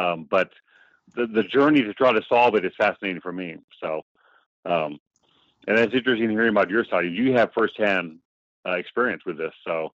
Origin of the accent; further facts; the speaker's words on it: San Antonio, Texas, United States; Born and raised in San Antonio, Texas. Born before the 80s. We'll go with that. Before the 70s, actually. Graduated from University of Texas, San Antonio, back in the mid-90s.